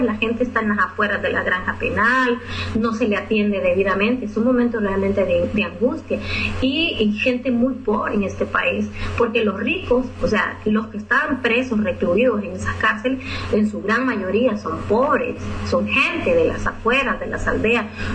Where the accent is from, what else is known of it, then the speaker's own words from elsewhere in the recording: Honduras; nosotros como hondureños y hondureñas tenemos el compromiso de seguir denunciando